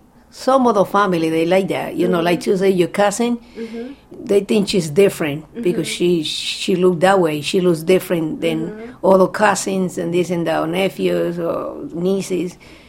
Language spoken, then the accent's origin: English; Dominican Republic; You know, I'm from Dominican.